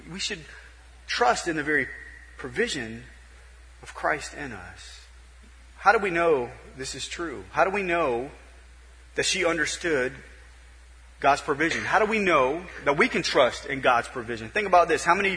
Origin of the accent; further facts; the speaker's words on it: Nebraska, United States; We grew up in Nebraska a lot of our early part of our life, and things got cold outside in the winter